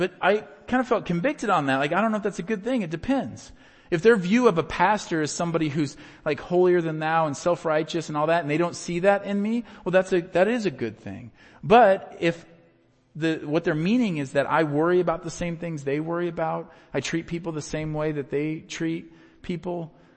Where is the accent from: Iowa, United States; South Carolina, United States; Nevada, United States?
Iowa, United States; You know, I grew up in Iowa where wrestling is a really big deal.